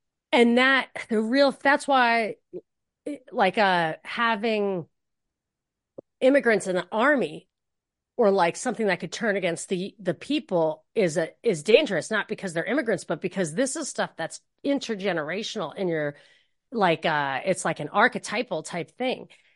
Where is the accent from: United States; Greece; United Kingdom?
United States; New York; also born or lived in Texas; I didn't know anyone who thought that way, because I was from New York, which is super Democrat. And but then this radio station was in Atlanta. I'd lived in Texas